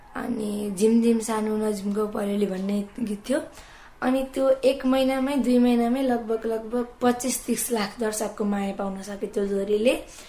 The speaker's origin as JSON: {"language": "Nepali", "region": "Bagmati", "country": "Nepal", "lives_now": "Kathmandu, Nepal", "said": "कक्षा 9 पढ्छु। मेरो गाउँ चाहिँ काभ्रे हो अनि म यहाँ हाल अहिले काठमाडौँको कोठाटारमा बसिरहेकी छु।"}